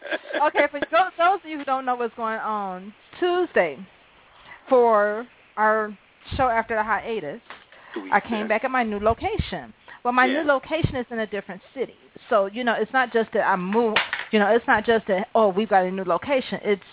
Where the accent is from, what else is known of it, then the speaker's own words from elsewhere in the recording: Detroit, Michigan, United States; I came from Detroit. I no longer live in Detroit. I moved, and I'm not saying what city I moved to, but I moved to one of the more rural cities.